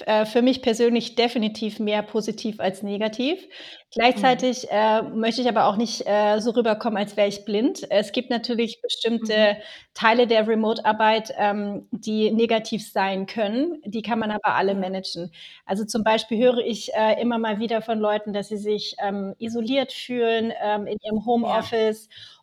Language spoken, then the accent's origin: German; Baden-Württemberg, Germany; also born or lived in Finland; Ich lebe in Süddeutschland am schönen Bodensee. Bin allerdings erst vor 1,5 Jahren wieder hierher gezogen. Also es ist mein Heimatort und davor habe ich 17 Jahre lang in Finnland gelebt.